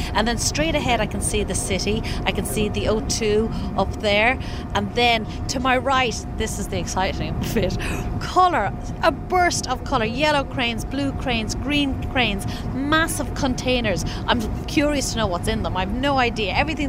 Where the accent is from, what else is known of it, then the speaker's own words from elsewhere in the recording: Leinster, Ireland; also born or lived in Canada; I'm from Meath, married to a Northsider, but I live Southside.